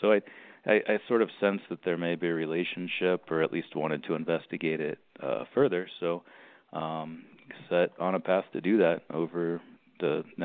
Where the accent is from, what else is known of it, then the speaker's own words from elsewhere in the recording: Ohio, United States; I grew up in Northeast Ohio in a very rural part of the state, and specifically in Amish country where a lot of Amish people live.